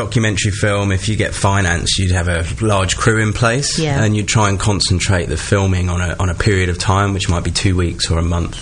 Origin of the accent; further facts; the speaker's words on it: Benfleet, East of England, United Kingdom; So I think from a personal perspective, I grew up in Benfleet and spent quite a lot of time in Basildon as a kid.